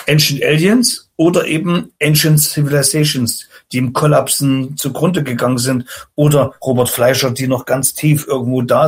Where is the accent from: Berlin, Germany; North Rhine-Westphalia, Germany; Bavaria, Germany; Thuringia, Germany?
Thuringia, Germany; als Thüringer.